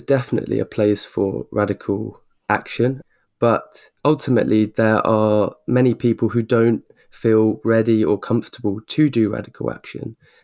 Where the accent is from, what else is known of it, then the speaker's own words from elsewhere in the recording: Burgess Hill, South East England, United Kingdom; In my hometown of Burgess Hill, I didn't know my neighbours growing up.